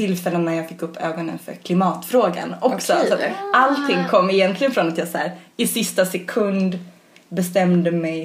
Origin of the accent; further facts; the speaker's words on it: Västra Götaland County, Sweden; jag är uppväxt i Svartedalens naturreservat som ligger